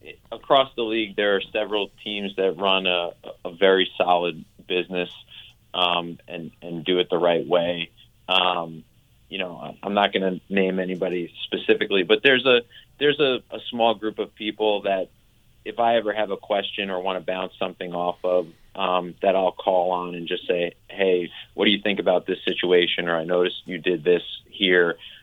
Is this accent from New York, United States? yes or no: yes; New York, United States; As a lifelong New York Giants fan, because I grew up in New York